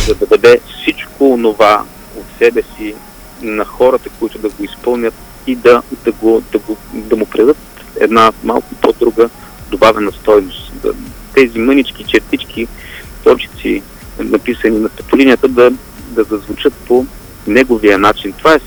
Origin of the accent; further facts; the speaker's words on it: Ruse, Ruse Province, Bulgaria; born there; also born or lived in Burgas; now in Pomorie, Bulgaria; Всъщност аз само съм роден в Русе. Много мъничко съм живял там. Свързвам много по-голяма част от живота си в Бургас, в музикалното училище.